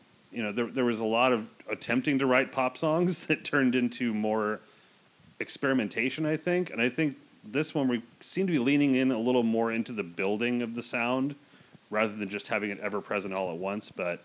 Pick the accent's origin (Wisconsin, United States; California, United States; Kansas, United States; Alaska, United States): California, United States; San Diego; Yeah, I grew up in Middletown over near Little Italy and went to high school in Point Loma.